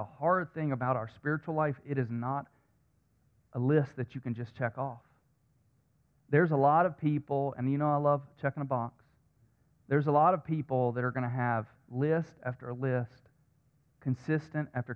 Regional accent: Pinehurst, North Carolina, United States; My pastor back home used to say all the time, we're from Pinehurst, Southern Pines.

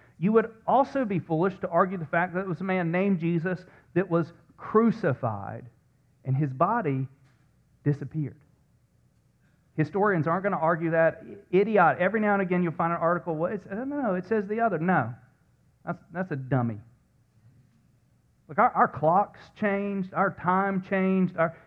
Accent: the South, United States; like I grew up in the South, man, I made deals with God all the time.

